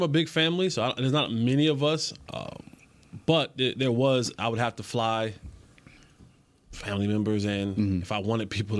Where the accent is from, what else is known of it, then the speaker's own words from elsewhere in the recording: Roselle, New Jersey, United States; You play your high school. I'm from Roselle.